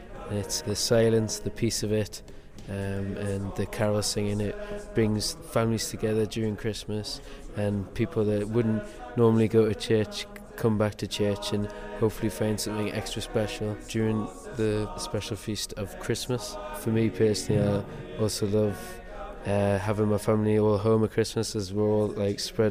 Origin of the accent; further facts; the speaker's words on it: England, United Kingdom; I'm 19 and I'm from England.